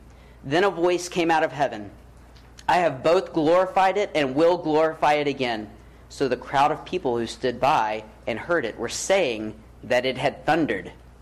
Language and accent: English; Alabama, United States; Now, even though I'm from Alabama, my favorite activity is to go surfing.